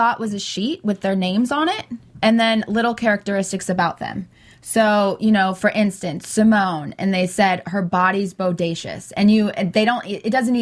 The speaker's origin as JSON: {"language": "English", "country": "United States", "said": "because I'm obviously American and I know like a fun pop culture lingo."}